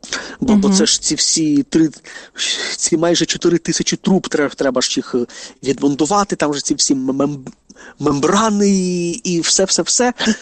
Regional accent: Kamianske, Dnipropetrovsk Oblast, Ukraine; Що в моєму рідному Кам'янському, що у Києві

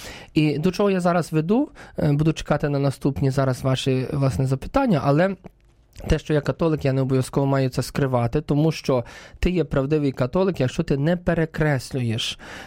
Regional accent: Brovary, Kyiv Oblast, Ukraine; also born or lived in Bedrykivtsi; я є з Броварів, я є з орденом Паулінів, я народився в Бедриківці, я на Україні живу, я є римо-католицький священник

